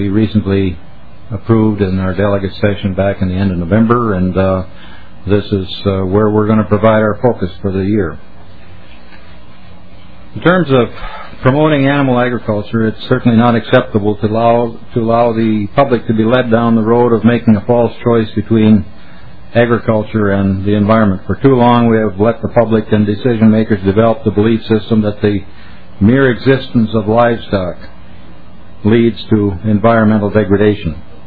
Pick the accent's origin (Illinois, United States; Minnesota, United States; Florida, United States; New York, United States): Minnesota, United States; I'm a farmer from Kanduay County, but I'm also president of the Minnesota Farm Bureau.